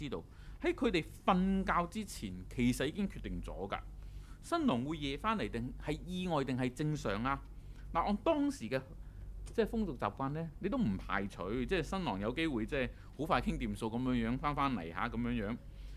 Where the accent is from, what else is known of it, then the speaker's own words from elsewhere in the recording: China; 你知道我哋中國人咧，我哋一般都係以勤勞工作見稱嚇